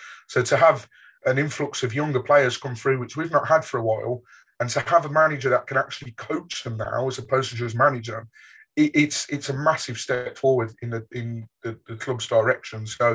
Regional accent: Birmingham, West Midlands, United Kingdom; Obviously, I grew up in Birmingham and so did

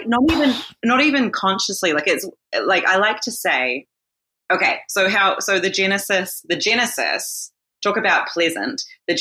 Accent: Auckland, New Zealand; now in New York City, United States; I am from New Zealand, Auckland, New Zealand.

